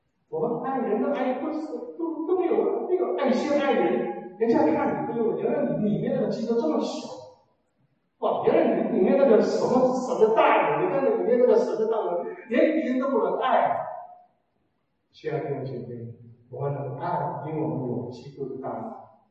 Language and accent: Chinese; China; 我们中国人叫自大一点